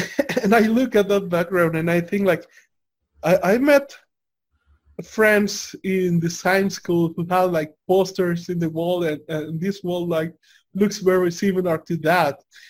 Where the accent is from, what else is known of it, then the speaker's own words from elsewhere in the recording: El Salvador; you know that I come from El Salvador, like very dangerous country